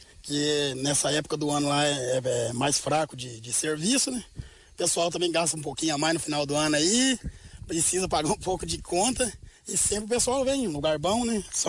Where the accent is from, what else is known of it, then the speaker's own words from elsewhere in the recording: Santa Amélia, Paraná, Brazil; É Santa Amélia lá, o nome da cidade onde nós moramos.